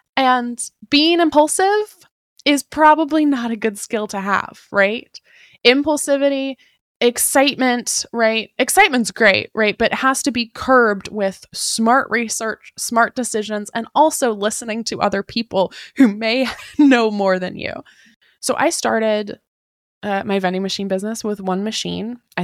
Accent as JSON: {"language": "English", "town": "Tacoma", "region": "Washington", "country": "United States", "tie": "born or raised there", "said": "Now, I grew up in Tacoma, Washington."}